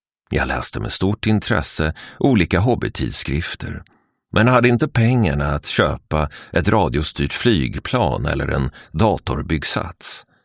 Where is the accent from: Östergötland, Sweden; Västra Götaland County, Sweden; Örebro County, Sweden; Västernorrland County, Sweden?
Örebro County, Sweden; Örebro; När jag växte upp var stadsbiblioteket i Örebro en fristad